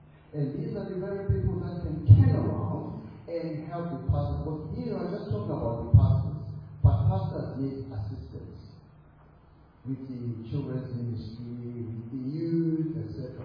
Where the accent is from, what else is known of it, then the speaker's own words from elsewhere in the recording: Eswatini; I'm from Eswatini, for example, and it's a small country with about 1.2 million people